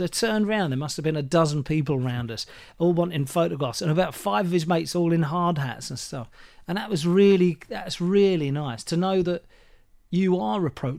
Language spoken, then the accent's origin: English; Watford, East of England, United Kingdom; I'm from Watford originally